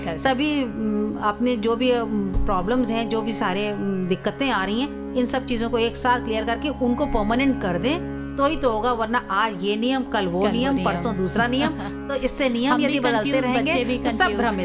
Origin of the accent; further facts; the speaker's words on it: Ayodhya, Uttar Pradesh, India; मैं अयोध्या से हूँ